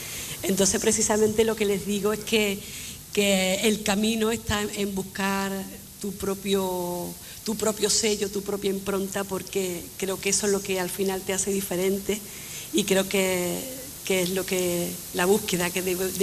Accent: Sanlúcar de Barrameda, Andalusia, Spain; como sanluqueña, bueno, pues que tengo casi la obligación, ¿no?, de rescatarlo del patrimonio de mi tierra.

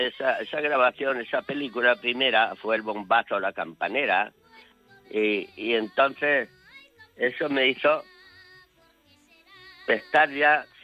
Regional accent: Beas de Segura, Andalusia, Spain; Soy de Bear de Segura, mi pueblo natal.

